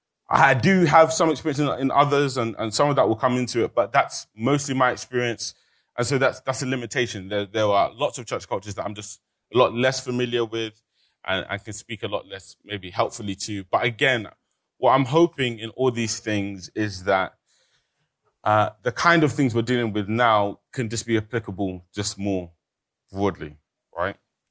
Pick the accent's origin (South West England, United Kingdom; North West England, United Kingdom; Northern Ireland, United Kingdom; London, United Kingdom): London, United Kingdom; also born or lived in Nigeria; I grew up in London. I spent some time in Nigeria in boarding school, but I grew up mostly in London, and I didn't know that. So I grew up in African Pentecostal churches.